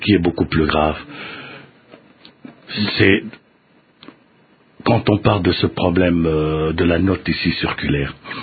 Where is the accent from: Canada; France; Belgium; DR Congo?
DR Congo; nous sommes congolais.